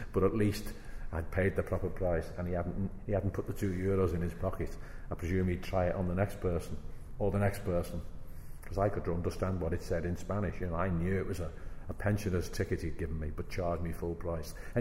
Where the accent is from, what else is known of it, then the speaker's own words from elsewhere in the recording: Liverpool, North West England, United Kingdom; And when I told him I was from Liverpool, he was most impressed.